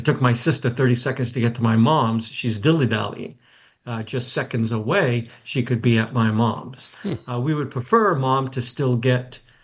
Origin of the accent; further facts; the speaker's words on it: New Bedford, Massachusetts, United States; We grew up in New Bedford.